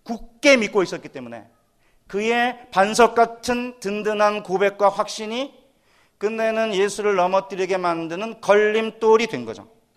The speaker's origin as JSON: {"language": "Korean", "region": "Chungcheong", "country": "South Korea", "said": "제가 충청도, 전 충청도거든요."}